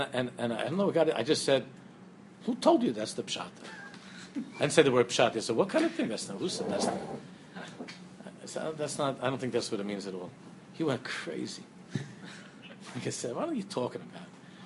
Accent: United States; I remember, you know, we grew up here in America.

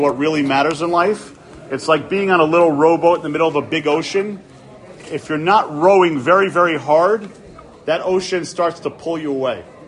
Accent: New York City, New York, United States; So I do come from that kind of background. I grew up on the Upper West Side.

